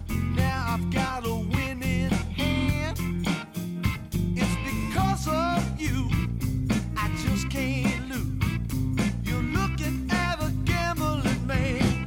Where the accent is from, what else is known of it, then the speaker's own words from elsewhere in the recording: New York City, New York, United States; I come from New York City. New York City had a street, 48th Street in Manhattan. It was Music Row.